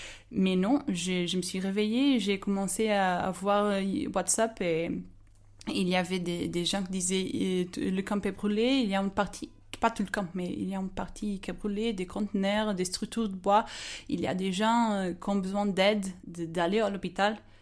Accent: Portugal; French is a second language; j'ai 25 ans et je suis portugaise. Mais alors, tu peux comprendre que j'ai un petit peu d'accent.

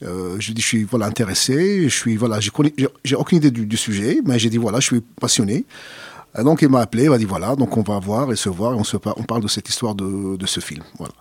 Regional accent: England, United Kingdom; French is a second language; moved away as an adult; now in Brussels, Belgium; Depuis 3 ans ici à Bruxelles. Je viens d'Angleterre. Toute ma vie, j'ai vécu en Angleterre.

